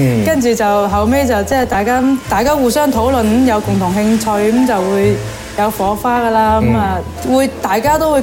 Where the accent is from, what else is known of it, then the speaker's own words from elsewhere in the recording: Guangzhou, Guangdong, China; 我哋廣州人其實就苦同甩咧 是對於我們來說很大區別的